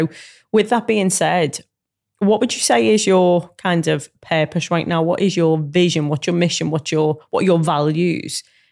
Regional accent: Liverpool, North West England, United Kingdom; It's because I'm from Liverpool and you walk down the street, you smile at someone, they smile back at you.

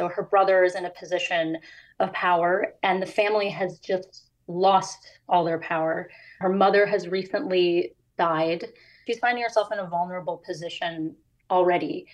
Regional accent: Milwaukee, Wisconsin, United States; Well, I grew up in Milwaukee, Wisconsin.

